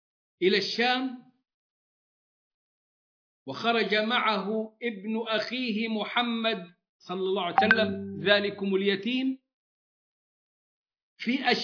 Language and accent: Arabic; Egypt; حتى عندنا في مصر كنيسة تخلد ذكرى عهد الاضطهاد الروماني لأقباط مصر